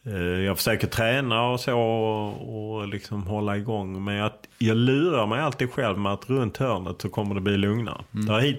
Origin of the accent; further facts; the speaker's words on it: Lund, Skåne, Sweden; born there; A är född i Sverige, kanske B att jag föddes i Lund